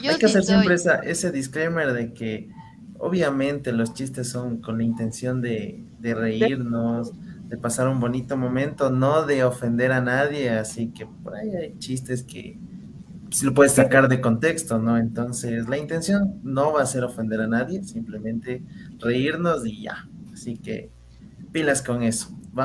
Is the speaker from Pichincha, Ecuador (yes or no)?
yes; Quito, Pichincha, Ecuador; ya que todos somos quiteños